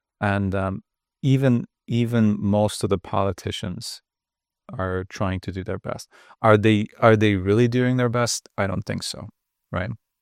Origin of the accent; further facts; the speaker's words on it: Turkey; because I grew up in Turkey, and there it's very similar to how it is in Japan